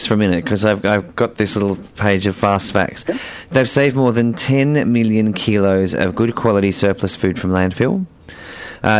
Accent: Mildura, Victoria, Australia; I'm from Mildura.

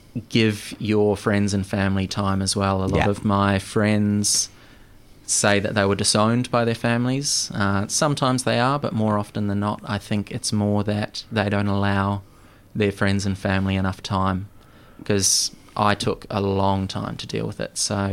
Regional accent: Christchurch, Canterbury, New Zealand; growing up in Christchurch, it's a very rugby-based community.

